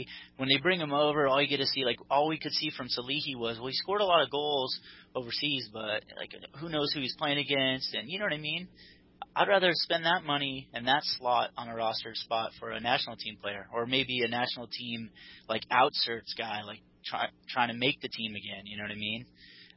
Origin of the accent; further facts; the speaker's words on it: United States; being an American sports fan. I'm just used to our leagues being the best.